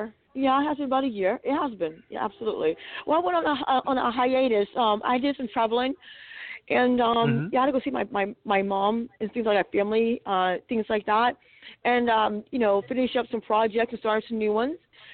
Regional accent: Indiana, United States; also born or lived in Tupelo, Mississippi; now in Los Angeles, United States; Yeah, I was raised from Mississippi, you know, area, yeah, and Tupelo, Mississippi, but I was raised in Indiana, and then I came here to L.A.

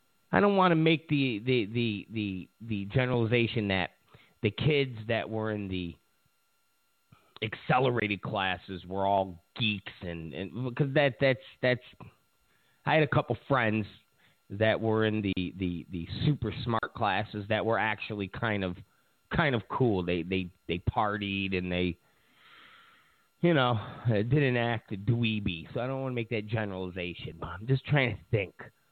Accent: Rochester, New York, United States; growing up in Rochester. I had a couple of friends that were very, you know, their dad worked at Kodak, their mom worked at the school.

